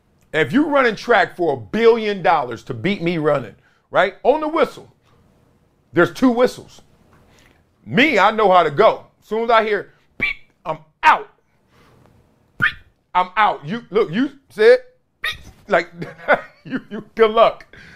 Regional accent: Brooklyn, New York, United States; I'm from Brooklyn.

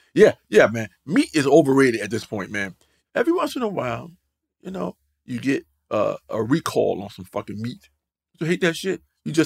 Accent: North Carolina, United States; Like, I'm from North Carolina, man. I done tried it all, bro.

